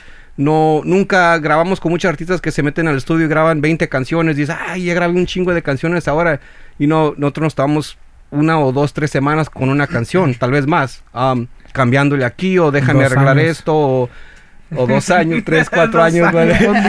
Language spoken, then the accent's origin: Spanish; Mexico; now in United States; pero igualmente venimos de México y tenemos mucha cultura, ¿verdad?